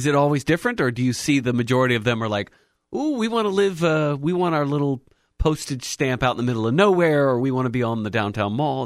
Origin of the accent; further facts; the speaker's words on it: Virginia, United States; I grew up in Fairfax County.